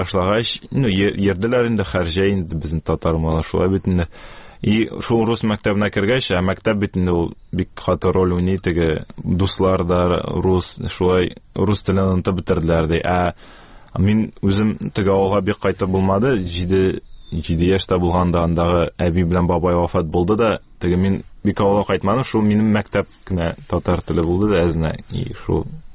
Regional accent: Kazan, Tatarstan, Russia; Казанда тудым, аннары шу Дербышки дәрәшләр бистәсендә инде булайын татарча шулай дип әйттеләр. Шунда туып үстем.

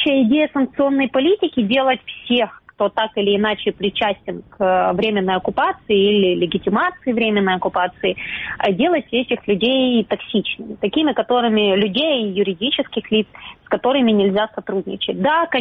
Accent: Crimea, Ukraine; Таврический национальный университет я заканчивала сама, потому что я сама из Крыма.

